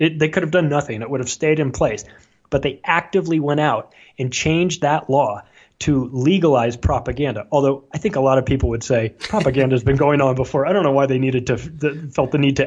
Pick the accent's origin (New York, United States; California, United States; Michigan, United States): California, United States; Now we're from Southern California originally. So like San Bernardino is a place we're very familiar with.